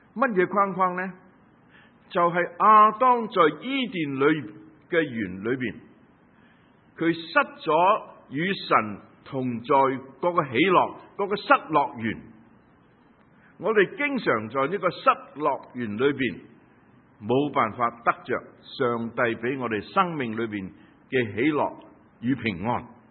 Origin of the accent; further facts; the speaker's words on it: Guangdong, China; 就好似我哋广东人认为